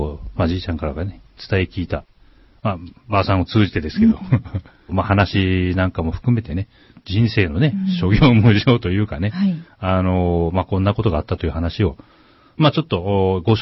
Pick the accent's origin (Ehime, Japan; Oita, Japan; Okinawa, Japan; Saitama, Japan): Oita, Japan; Usa; まあ僕の実家ももちろん九州の出身で、大分の宇佐っていうところの出身なんですけど、